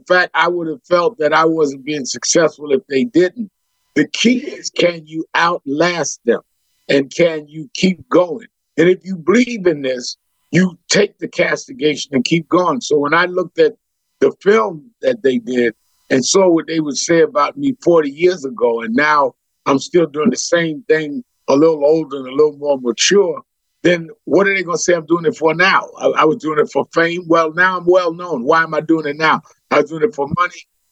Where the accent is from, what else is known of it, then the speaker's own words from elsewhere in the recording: New York, United States; I didn't come from the South. I was born and raised in New York.